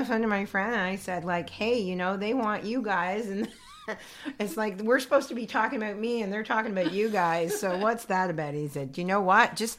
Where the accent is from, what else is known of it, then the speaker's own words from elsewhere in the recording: Toronto, Ontario, Canada; born there; Yes, I've been doing the psychic fair since, I feel like, since I was born in Toronto.